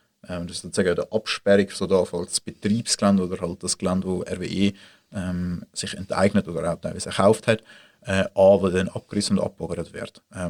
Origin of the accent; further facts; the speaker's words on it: Swiss Plateau, Switzerland; das wäre so das Mittelland, dort, wo ich aufgewachsen bin